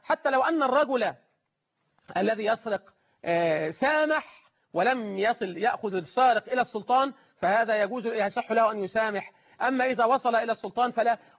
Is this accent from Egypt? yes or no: yes; Egypt; بلدنا مصر